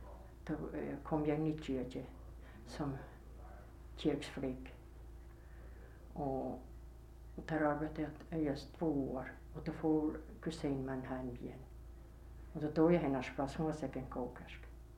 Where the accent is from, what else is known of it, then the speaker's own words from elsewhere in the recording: Närpes, Ostrobothnia, Finland; Vi var 3 flickor från Närpes.